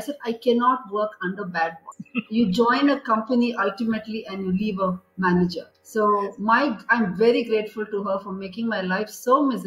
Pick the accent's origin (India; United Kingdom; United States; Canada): India; Goa; I grew up in Goa, and where we had a choice of, we had English, we had Hindi, and we had a choice of either Marathi or French.